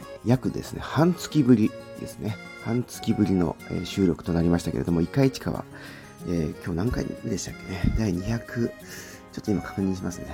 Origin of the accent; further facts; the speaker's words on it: Ichikawa, Chiba, Japan; 千葉県市川市で生まれ育って、今も住んでいるものでございます。